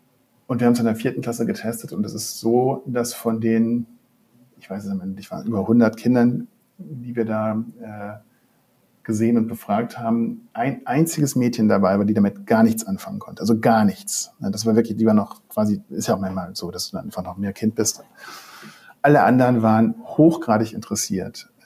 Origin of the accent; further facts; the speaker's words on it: North Rhine-Westphalia, Germany; ich komme aus OWL